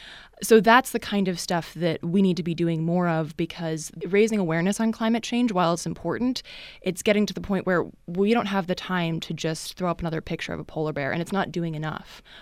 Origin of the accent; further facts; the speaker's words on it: United States; I mean, most Americans, and I'm American and Swedish, I'm a dual citizen, but I think most Americans don't have a connection to a radical past, particularly white Americans, which I am.